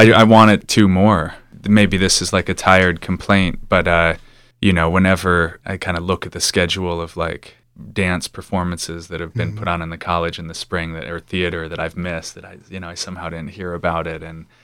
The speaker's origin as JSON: {"language": "English", "region": "Massachusetts", "country": "United States", "lives_now": "Bennington, United States", "said": "I'm saying we not only because I can't really call myself a Vermonter if I've only been here 4.5 years, but I'm from Western Massachusetts"}